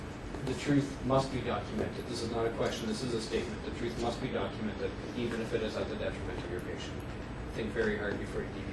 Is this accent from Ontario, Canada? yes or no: no; Montreal, Quebec, Canada; I'm from Montreal. I grew up in Montreal. I understand the Montreal way of doing things.